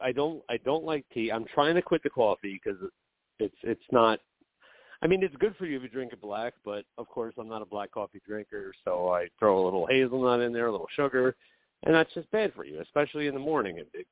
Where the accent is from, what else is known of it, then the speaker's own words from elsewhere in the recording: New Jersey, United States; you know, I'm from New Jersey, so I don't know if you know the New Jersey area